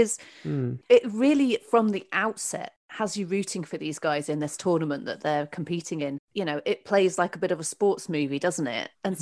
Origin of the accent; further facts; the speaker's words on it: Yorkshire and the Humber, United Kingdom; accent: Yorkshire; I can only do that one because it's my Yorkshire accent of birth.